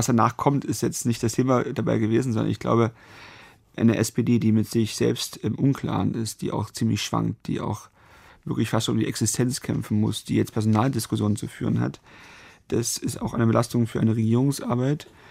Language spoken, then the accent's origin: German; Lusatia, Germany; Denn Sie dürfen nicht vergessen, in der Lausitzer Region, wo ich herkomme, haben wir viel der Braunkohle zu verdanken.